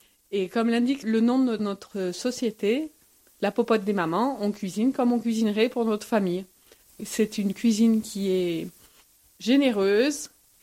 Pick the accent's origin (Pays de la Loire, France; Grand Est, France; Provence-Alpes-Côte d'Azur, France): Provence-Alpes-Côte d'Azur, France; Valensole; comme nous sommes originaires de Valensole toutes les deux